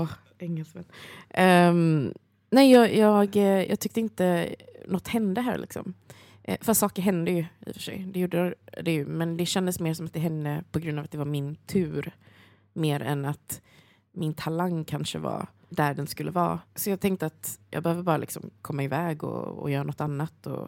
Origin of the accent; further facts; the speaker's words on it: Sweden; Jag är svensk. Det är det. Jag kör att jag är svensk och kines.